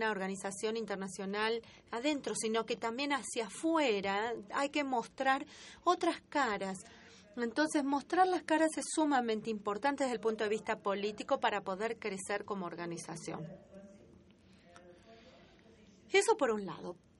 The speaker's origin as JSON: {"language": "Spanish", "country": "Brazil", "said": "yo soy de Brasil. También soy de un país en desarrollo."}